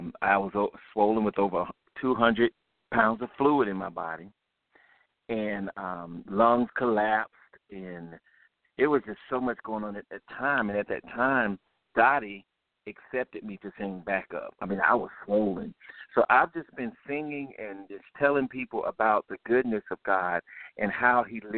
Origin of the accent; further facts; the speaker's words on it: Cuba, Florida, United States; Okay. Well, I'm actually from Cuba, Florida, and I grew up in a gospel group with my family